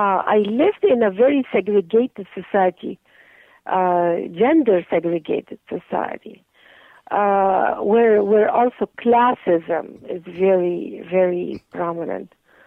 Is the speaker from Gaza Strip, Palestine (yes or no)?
yes; Gaza, Gaza Strip, Palestine; I grew up in Gaza as a child. My memories as a child was in Gaza, in the heart of the Arab-Israeli conflict